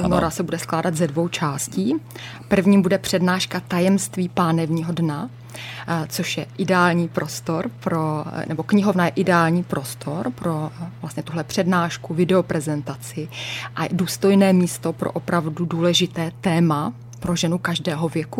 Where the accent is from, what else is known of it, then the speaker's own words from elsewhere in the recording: Mladá Boleslav, Central Bohemian Region, Czechia; můj úplně první kurz nebyl v Mladé Boleslavi, ono to zrálo nějakou dobu, než jsem dostala odvahu vrátit se do svého rodného města, kde mě všichni znají